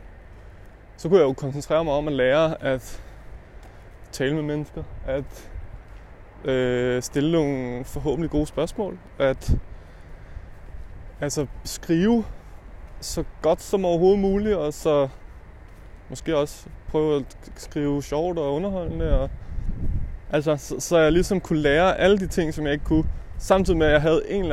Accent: Hvidovre, Capital Region of Denmark, Denmark; Jeg var fra Hvidovre. Jeg var taget til Aarhus. Jeg kendte 0 mennesker i byen.

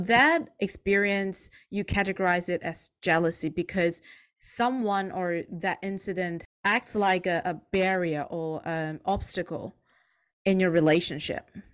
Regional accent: Hong Kong; English is a second language; now in Australia; As I'm like born and brought up in Hong Kong, right? So I don't get as much of inside joke or the inside cultural sense of humor that Aussie share.

